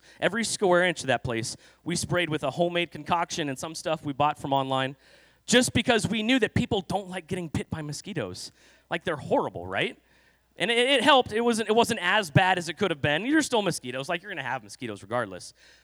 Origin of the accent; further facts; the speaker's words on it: California, United States; now in Iowa, United States; and I wasn't born in Iowa, okay? In fact, I wasn't even raised in the Midwest. I grew up in California.